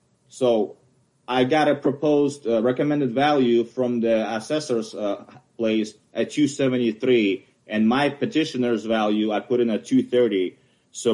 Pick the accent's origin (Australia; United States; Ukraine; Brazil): Ukraine; English is a second language; Sorry, English is my third language. I'm from Ukraine.